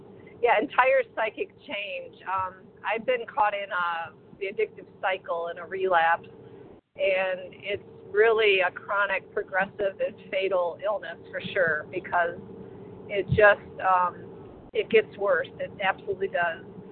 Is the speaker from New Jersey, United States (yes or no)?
no; Ohio, United States; I'm normally from Ohio, but I am in Maryland. We're traveling.